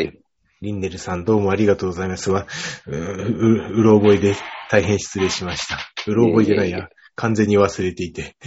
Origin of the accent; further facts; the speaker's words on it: Niigata, Japan; 僕、地元の新潟日報っていう新聞で